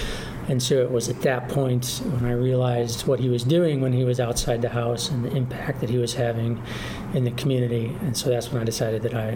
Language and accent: English; Council Bluffs, Iowa, United States; I'm originally from Council Bluffs, Iowa.